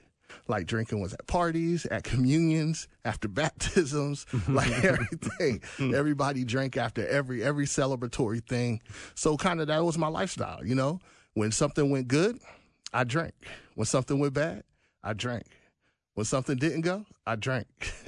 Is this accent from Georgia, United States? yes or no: yes; Atlanta, Georgia, United States; And I was born and raised in Atlanta in the 80s.